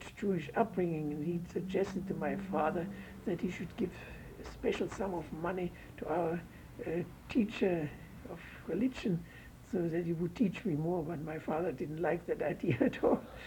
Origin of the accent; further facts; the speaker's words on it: Wiesbaden, Hesse, Germany; born there; English is a second language; I was born on April 15th, 1912, in the city of Wiesbaden. My upbringing was Jewish, not Orthodox